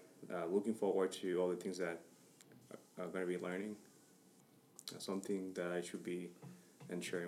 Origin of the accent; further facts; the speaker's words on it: Puerto Rico; As you said, I'm from Puerto Rico.